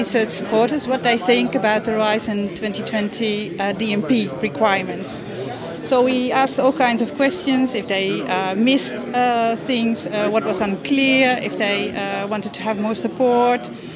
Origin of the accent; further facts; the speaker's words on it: Netherlands; I'm from Dans in the Netherlands